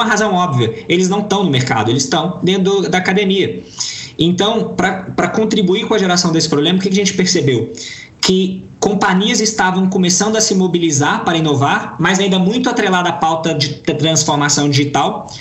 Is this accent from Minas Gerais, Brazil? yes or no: yes; Timóteo, Minas Gerais, Brazil; eu sou natural de Timóteo, que é uma cidade industrial no interior de Minas, e eu fui fazer direito na Universidade Federal de Juiz de Fora